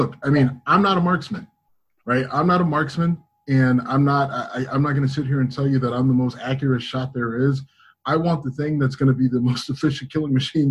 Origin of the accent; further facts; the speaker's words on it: Cleveland, Ohio, United States; because of where I come from, where I grew up and living in Cleveland and the violence, you know, in the inner city areas that I've been.